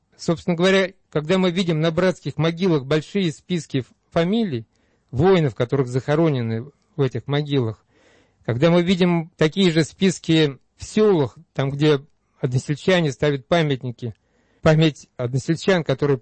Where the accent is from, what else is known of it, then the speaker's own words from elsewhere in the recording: Lipetsk Oblast, Russia; из моего родного села, из Рязанской, нынешней Липецкой области.